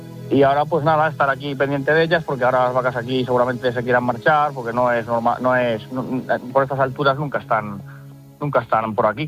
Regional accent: Asturianos, Castile and León, Spain; En Palacios de Sanabria, yo. Nosotros somos de Asturianos, pero yo me trasladé a Palacios, que está a 2 kilómetros de realmente de donde del pueblo que yo soy

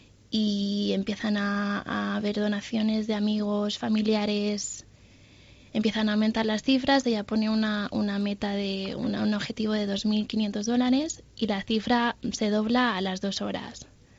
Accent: Valencia, Valencian Community, Spain; Me escucharon el acento, que ¿de dónde eres? Y yo, uy, pues de Valencia.

